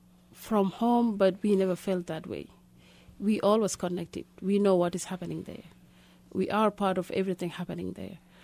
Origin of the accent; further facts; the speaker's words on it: Khartoum, Sudan; English is a second language; Walen is uncle in my tribal language, because we grew up in Khartoum, the northern part of the country.